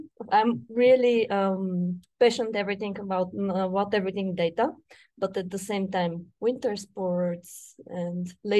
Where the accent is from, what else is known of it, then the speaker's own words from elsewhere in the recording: Bulgaria; English is a second language; now in Pittsburgh, United States; I'm originally from Bulgaria, currently situated in the United States, in Pittsburgh, Pennsylvania